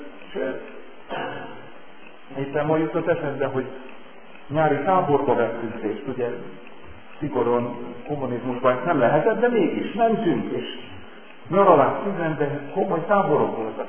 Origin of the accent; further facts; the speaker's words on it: Viharsarok, Hungary; kitték és megyében, ahol felnőttem, nem véletlenül azt nevezett viharsaroknak